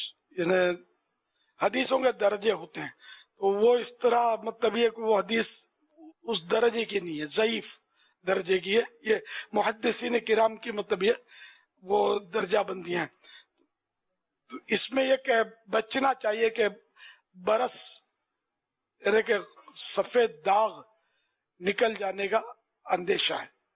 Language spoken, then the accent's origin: Urdu; Karachi, Sindh, Pakistan; born there; پیدا تو میں کراچی کا ہوں, پیدائش ہماری میری بھی